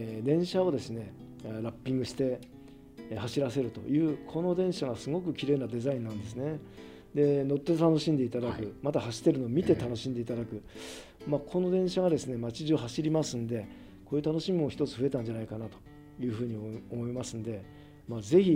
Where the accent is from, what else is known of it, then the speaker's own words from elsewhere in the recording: Toyama, Japan; そして地元富山のチンドンマンがですね